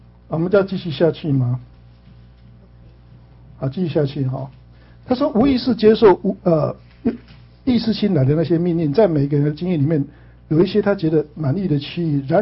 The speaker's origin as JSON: {"language": "Chinese", "country": "China"}